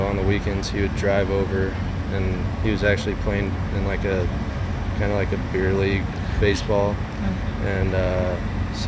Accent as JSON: {"language": "English", "region": "Iowa", "country": "United States", "tie": "born or raised there", "said": "I grew up in Iowa, just like 15 minutes outside Des Moines."}